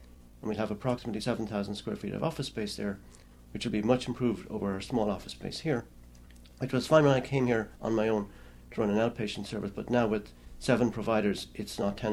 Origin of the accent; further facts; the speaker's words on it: Ireland; I'm originally Irish, as you can gather from the way I talk.